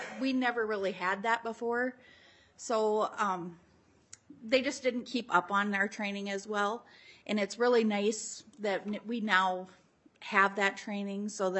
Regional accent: Worthington, Minnesota, United States; I'm from Worthington, Minnesota.

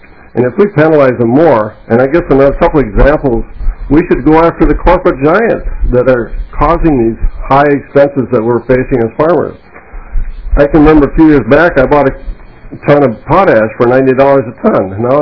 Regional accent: Maine, United States; I'm from Kennebec County, about 90 miles north of here.

